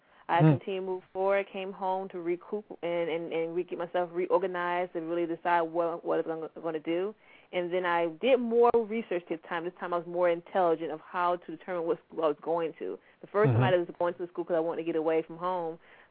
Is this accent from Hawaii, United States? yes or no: no; St. Petersburg, Florida, United States; born there; Well, actually, the first starting out in St. Pete, I was born in St. Petersburg